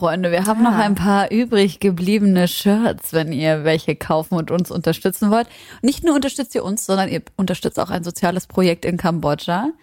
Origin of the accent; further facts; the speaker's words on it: Leipzig, Saxony, Germany; Josi und ich kommen aus der gleichen Stadt. Wir kommen beide aus Leipzig.